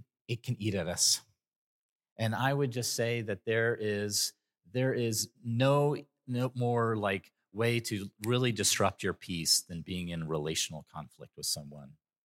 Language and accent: English; Texas, United States; I was raised in East Texas.